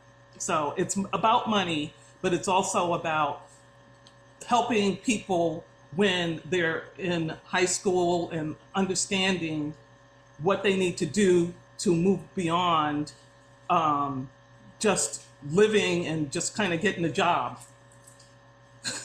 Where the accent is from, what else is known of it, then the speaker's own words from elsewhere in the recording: New York, United States; Well, I grew up in New York, so it might not have been out here, but I remember.